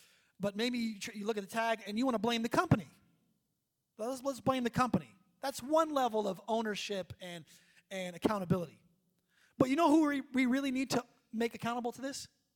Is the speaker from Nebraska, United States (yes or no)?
no; New York, United States; We're from New York, New Jersey. We ain't doing no minivan.